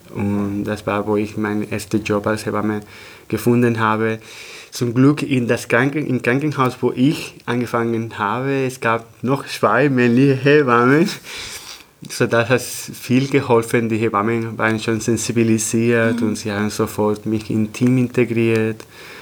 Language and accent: German; Tenerife, Canary Islands, Spain; German is a second language; moved away; Ich komme aus Teneriffa, das war eine kleine Insel, wo ich wenige Möglichkeiten zu entwickeln hatte.